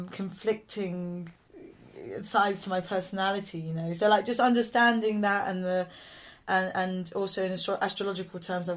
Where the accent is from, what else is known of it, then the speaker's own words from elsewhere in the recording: London, United Kingdom; now in Malawi; I identified so much with being a Londoner